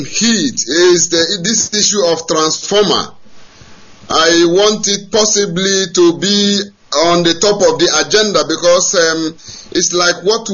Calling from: Dusseldorf, North Rhine-Westphalia, Germany; I'm calling from Dusseldorf.

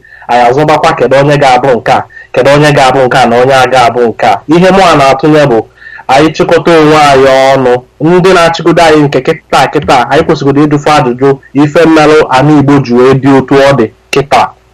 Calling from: Stockholm, Stockholm County, Sweden; I'm calling from Stockholm.

